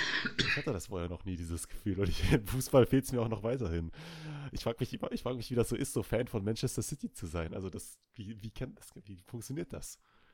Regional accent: Cologne, North Rhine-Westphalia, Germany; born there; Ich bin ja gebürtiger Kölner

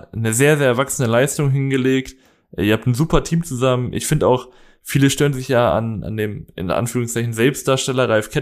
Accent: Paderborn, North Rhine-Westphalia, Germany; born there; ich als gebürtiger Paderborner

